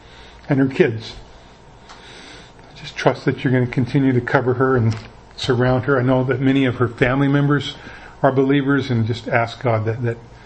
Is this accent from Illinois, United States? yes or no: no; Tacoma, Washington, United States; I was raised in the Tacoma area, so you know, you look at all the different churches there